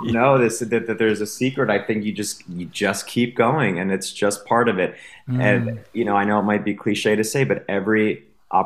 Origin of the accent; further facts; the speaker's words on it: Great Neck, New York, United States; I felt very much growing up in Great Neck, New York, that there was a kind of, this is the life you lead.